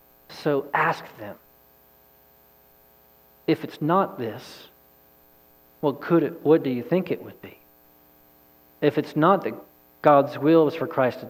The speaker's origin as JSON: {"language": "English", "region": "Texas", "country": "United States", "tie": "born or raised there", "moved": "as an adult", "said": "I tell you guys, I grew up in East Texas. I couldn't find China on a map in high school."}